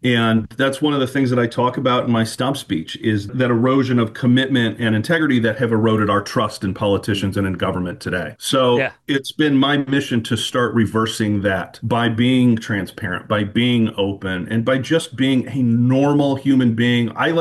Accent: North Muskegon, Michigan, United States; also born or lived in Hesperia; I started in North Muskegon, and that's where we spent kind of most of our time. And then my family decided to purchase some land up in Hesperia, the later part of high school.

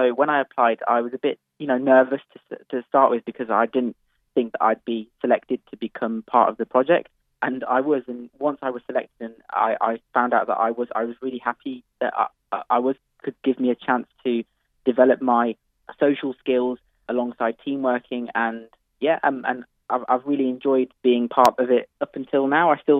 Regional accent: Birmingham, West Midlands, United Kingdom; I'm 19. I'm a student and I'm from Birmingham.

